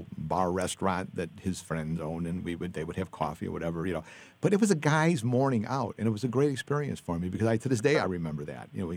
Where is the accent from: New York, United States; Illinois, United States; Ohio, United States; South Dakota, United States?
Illinois, United States; Chicago; I mean, I know I grew up in Chicago on the South Side, and there was a lot of early masses.